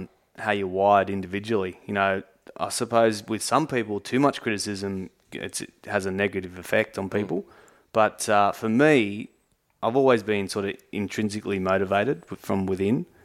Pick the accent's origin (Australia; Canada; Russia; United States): Australia; Liverpool, New South Wales; I grew up outside Liverpool and there was a big gymnastics center at Macquarie Fields there.